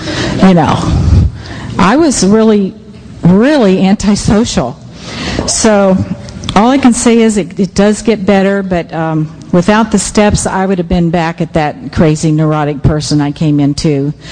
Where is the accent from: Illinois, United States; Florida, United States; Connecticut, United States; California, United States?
Florida, United States; St. Petersburg; "Oh, no, no, I'm from St. Petersburg, Florida."